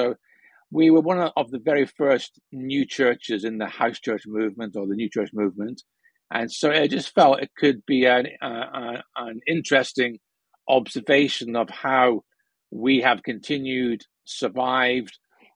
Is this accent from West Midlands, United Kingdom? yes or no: no; Scotland, United Kingdom; also born or lived in Northern Ireland; I grew up in Scotland and Northern Ireland. My father was a Baptist minister, and so faith had always been a key part of you know, my growing up.